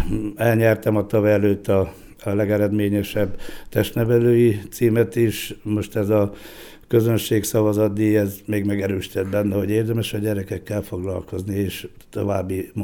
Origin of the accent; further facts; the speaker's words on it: Joseni, Harghita, Romania; székely gyerekként, ugye az akkori telek nem ilyenek voltak, mint most. Ha vár még most is az ország leghidegebb pontjának számít Gyergyalfalu, az én szülőfalum.